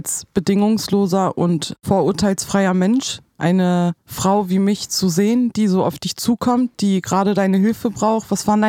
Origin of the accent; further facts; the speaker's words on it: Wolfsburg, Lower Saxony, Germany; ich komme aus Wolfsburg